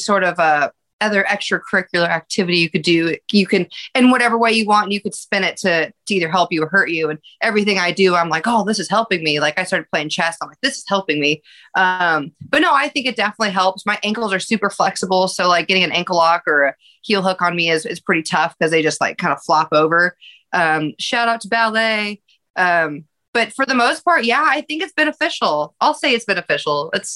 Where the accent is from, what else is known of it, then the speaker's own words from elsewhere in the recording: Alaska, United States; I was actually a competitive figure skater growing up in Alaska.